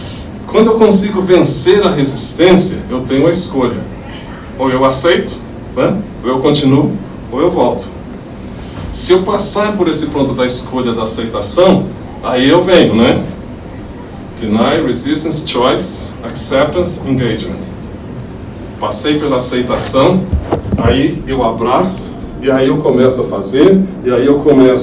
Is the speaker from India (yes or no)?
yes; India; accent: Indian; Portuguese is a second language; porque eu tenho um sotaque indiano, aí eles falam do meu sotaque